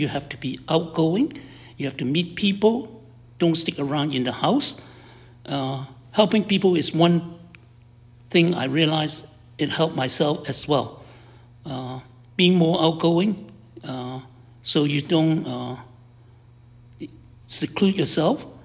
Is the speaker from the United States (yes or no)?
no; Hong Kong; moved away as an adult; now in London, Canada; I came from Hong Kong in 1976. I started in Ontario, London, Ontario, and being a nurse from Hong Kong